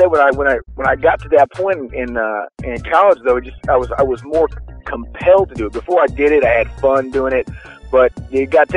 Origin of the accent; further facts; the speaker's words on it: Cincinnati, Ohio, United States; born there; Yeah, I was born in Cincinnati.